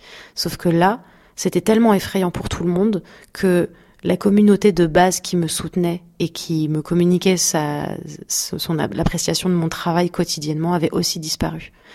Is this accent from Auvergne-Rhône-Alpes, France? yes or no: no; Paris, Île-de-France, France; born there; moi je suis née à Paris